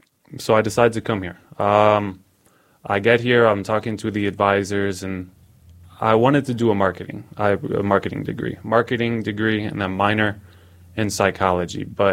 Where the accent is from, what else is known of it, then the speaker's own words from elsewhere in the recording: Martinez, California, United States; Well, so I come from California, a small little town called Martinez, about 30 minutes from any of the big cities such as San Francisco or Oakland.